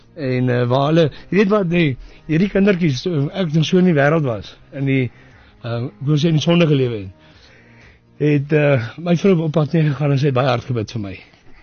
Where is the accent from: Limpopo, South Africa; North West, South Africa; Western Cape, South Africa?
North West, South Africa; Brits; Nee, ons is van Brits af.